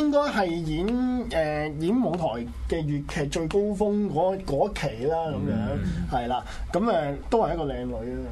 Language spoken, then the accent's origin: Cantonese; Hong Kong; 即係我覺得啊，作為香港人啦，即係有啲節日咁啊，盡情去玩啦